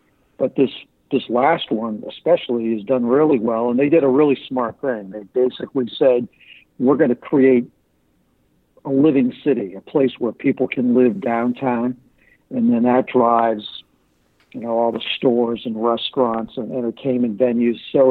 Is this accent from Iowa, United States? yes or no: no; Massachusetts, United States; I grew up on the South Shore, and still live on the South Shore, but I spend a lot of time in Worcester